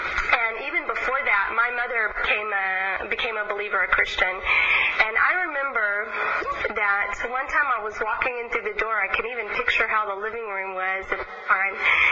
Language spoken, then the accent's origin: English; Houston, Texas, United States; also born or lived in Florida / Israel; But I'm from America, obviously, and I'm from Florida, but I grew up in Texas, and from Texas I went to Israel.